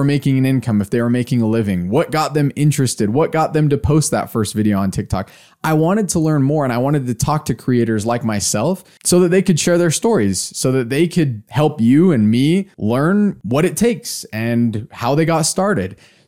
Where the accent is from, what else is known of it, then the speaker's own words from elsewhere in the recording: United States; accent: American; I spoke in my Portuguese, my Brazilian Portuguese with my American accent.